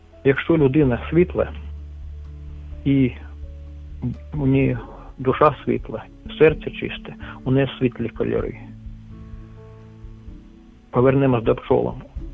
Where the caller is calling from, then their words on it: Shostka, Sumy Oblast, Ukraine; Город Шостка Сумської області.